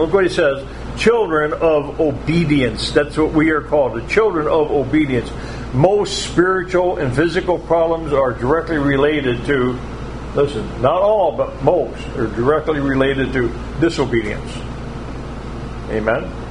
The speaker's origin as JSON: {"language": "English", "region": "Ohio", "country": "United States", "tie": "born or raised there", "said": "So where I grew up in Ohio, they had, if you turned 18 years old, you could drink what they call 3-2 beer."}